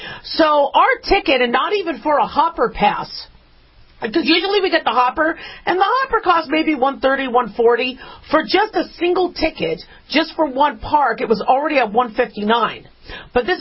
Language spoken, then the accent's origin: English; Las Vegas, Nevada, United States; And you know how I'm from Vegas?